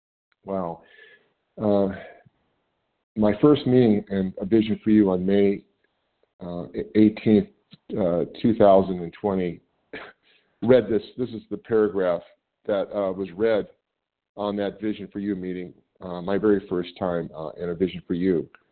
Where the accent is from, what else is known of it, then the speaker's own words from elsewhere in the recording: California, United States; I'm from California.